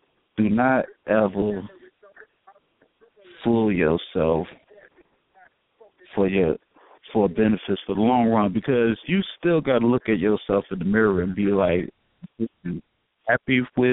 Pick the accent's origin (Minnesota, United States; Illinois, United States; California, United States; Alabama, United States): Illinois, United States; Chicago; I'm from the Chi, South Side.